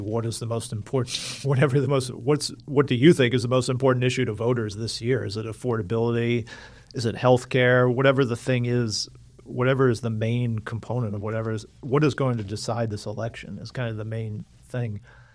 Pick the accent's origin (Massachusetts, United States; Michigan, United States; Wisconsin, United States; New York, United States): New York, United States; also born or lived in Newburgh, New York; I grew up in Orange County, New York, which was – I was born in Newburgh, and then I went to Cornwall High School.